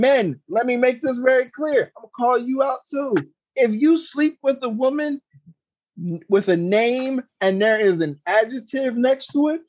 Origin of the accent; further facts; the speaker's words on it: Philadelphia, Pennsylvania, United States; I'm from Philadelphia.